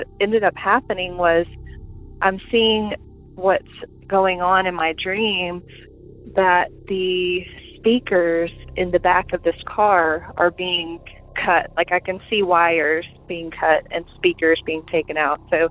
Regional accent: Alabama, United States; I'm from Alabama.

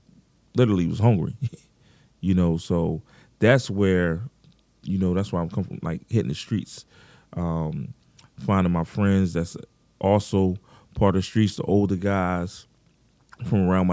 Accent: Philadelphia, Pennsylvania, United States; So, of course … I'm born and raised in South Philadelphia.

